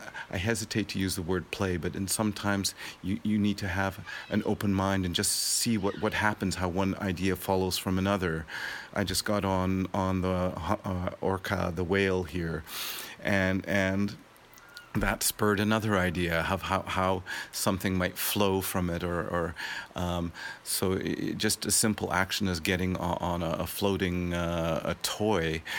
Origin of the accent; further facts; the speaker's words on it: Canada; also born or lived in Netherlands; now in Toronto, Canada; I'm from Toronto. I've been living there for 30 years. I'm from other parts of Canada, originally born in Holland.